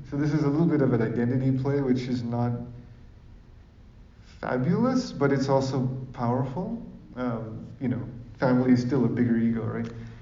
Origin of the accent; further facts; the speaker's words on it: Sri Lanka; He was across the street in the house I grew up in Sri Lanka.